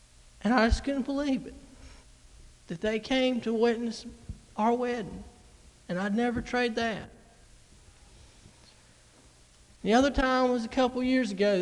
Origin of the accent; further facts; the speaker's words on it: Roanoke, Virginia, United States; And I'm from Roanoke, and Vinton and Roanoke are practically the same thing.